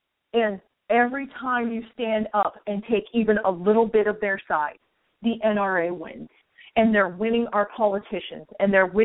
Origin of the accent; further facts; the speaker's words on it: United States; I'm an American. Damn it, I have a say in what happens in my country and with my judicial system.